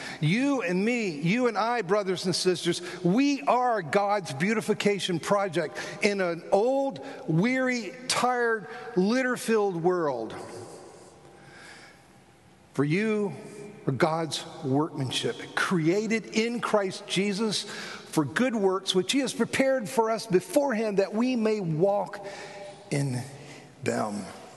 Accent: Florida, United States; I grew up in South Florida.

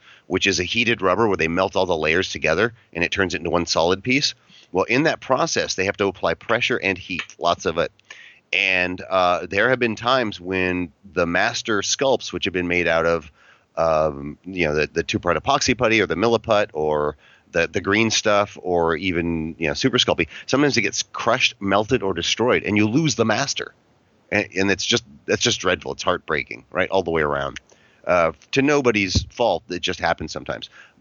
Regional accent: California, United States; And the Aztec, growing up in California, Mexican art and culture is just part of your blood.

